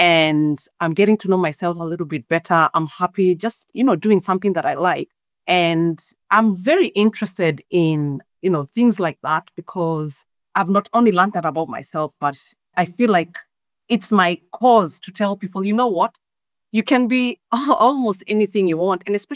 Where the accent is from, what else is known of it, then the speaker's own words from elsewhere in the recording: Kenya; moved away as an adult; now in Australia; I came from Kenya to Australia in 2006 to study nursing.